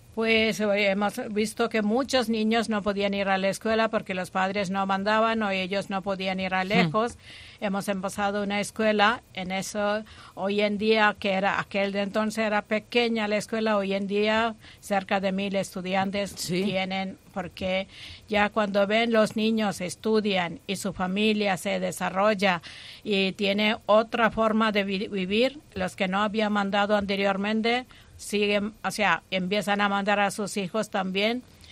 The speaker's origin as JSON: {"language": "Spanish", "region": "Kerala", "country": "India", "tie": "born there", "second_language": "Spanish", "said": "Yo nací en Kerala, pero la misión la he hecho en Andhra Pradesh, en Orissa"}